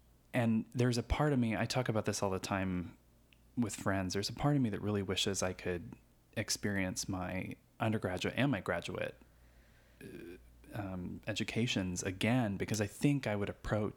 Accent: Du Quoin, Illinois, United States; I grew up in a little town called DuQuoin, Illinois, which is a little farm town in rural Southern Illinois.

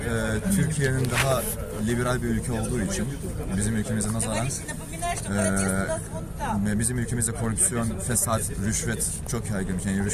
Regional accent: North Caucasus, Russia; now in Turkey; Kafkasya, Kuzey Kafkasyalıyım.

